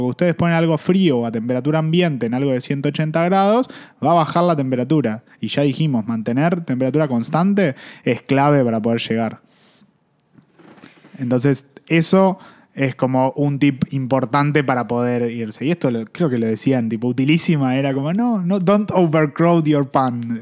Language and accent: Spanish; Argentina; Soy argentino, chicos, hago lo que puedo.